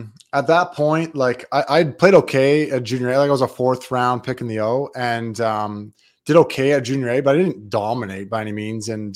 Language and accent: English; North Bay, Ontario, Canada; The hardest part was I'm in my hometown, which is a smaller hometown, North Bay, Ontario, like 50,000.